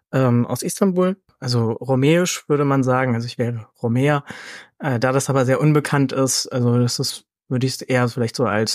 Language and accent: German; Frankfurt, Hesse, Germany; ich benutze ja Ihn-Pronomen, ich bin aus Frankfurt.